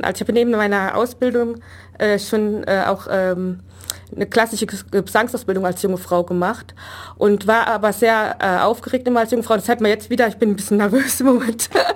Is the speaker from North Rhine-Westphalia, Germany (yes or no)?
no; Saarland, Germany; born there; now in Neu-Ulm, Germany; wurde ich 65 im Saarland geboren und lebe aber mittlerweile seit 1988 mit meiner Familie hier in Neu-Ulm.